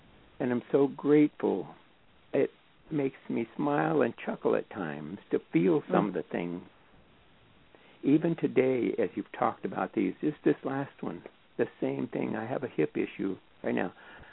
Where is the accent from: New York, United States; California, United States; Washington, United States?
Washington, United States; I'm from Washington State.